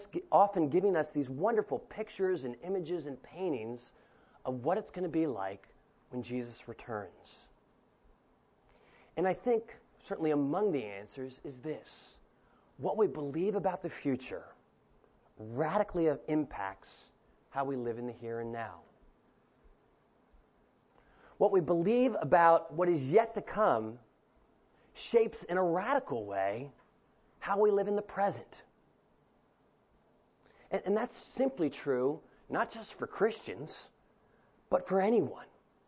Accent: Delaware, United States; When I was in eighth grade, growing up in Delaware, I was in a creative writing class

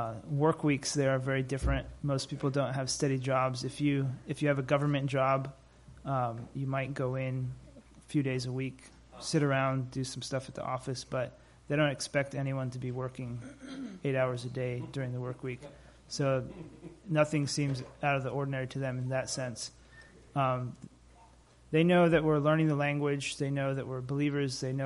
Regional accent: Niger; also born or lived in Chad; growing up in Niger, that was certainly very helpful for us

